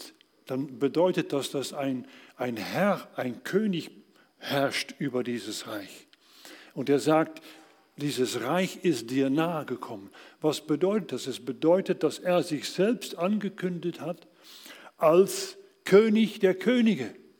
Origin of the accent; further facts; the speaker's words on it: Netherlands; now in Germany; In meiner Heimat Holland haben wir ein ganz anderes Gefühl für Gerechtigkeit als in Deutschland.